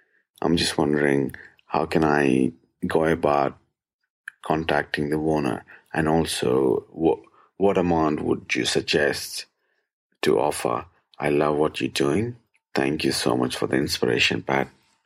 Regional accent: Sydney, New South Wales, Australia; I'm from Sydney.

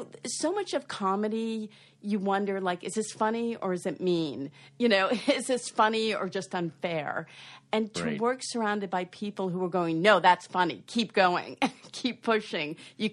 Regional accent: Boston, Massachusetts, United States; I grew up in Boston in the late 60s, and I loved sports.

